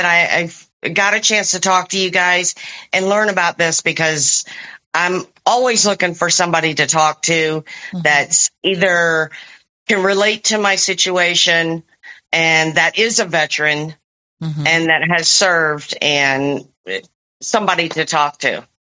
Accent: Louisiana, United States; English is a second language; also born or lived in Netherlands; I was raised in Louisiana. I didn't know a lick of English except the word shut up.

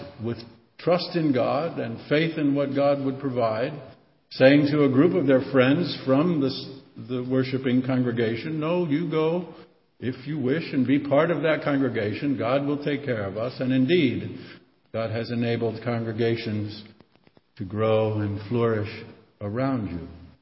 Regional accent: Midwest, United States; I grew up in the Midwest, where the way that we tended to start churches was one group of people in a church would get mad at another group of people

